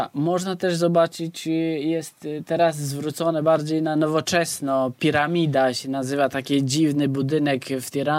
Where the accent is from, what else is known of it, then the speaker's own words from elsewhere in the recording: Albania; Polish is a second language; Jestem góralem z Albanii